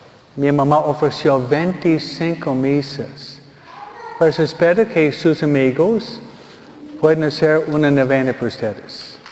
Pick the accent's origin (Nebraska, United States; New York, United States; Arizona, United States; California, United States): New York, United States; de donde vengo yo, de Nueva York